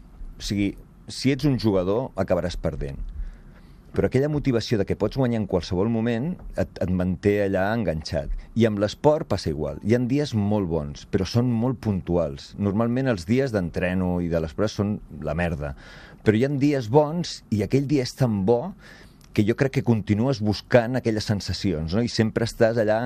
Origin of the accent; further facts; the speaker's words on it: Barcelona, Catalonia, Spain; o sigui, jo sóc de Barcelona. Vull dir, tenim Collserola.